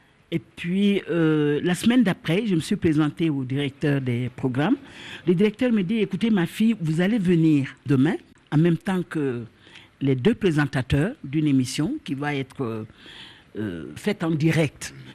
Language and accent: French; Bamako, Mali; born there; Je suis né ici à Bamako.